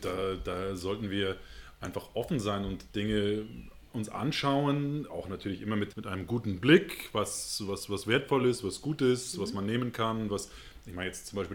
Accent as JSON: {"language": "German", "region": "Hamburg", "country": "Germany", "tie": "born or raised there", "said": "in meine Heimatstadt, man hört das an meinem Akzent, nach Hamburg reingefahren"}